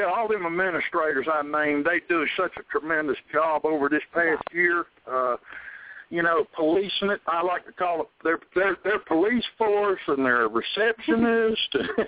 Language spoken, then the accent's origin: English; Jacksonville, Florida, United States; also born or lived in California / San Antonio, Texas; So I grew up some in California, some in San Antonio, Texas, and then by the time I got into about the third, fourth grade, I was in Jacksonville, Florida, and that's where I went through school until I went into the Army myself.